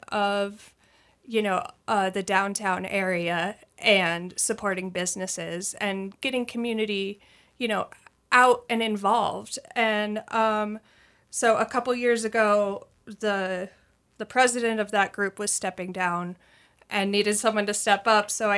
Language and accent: English; Butte, Montana, United States; So I'm a Montana native. I was born and raised in Butte, Montana, and then moved to Thompson Falls with my husband, which is his hometown.